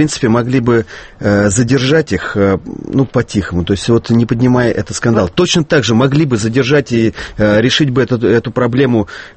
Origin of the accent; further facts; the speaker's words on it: Russia; Я, во-первых, сейчас говорю как россиянин, который любит Польшу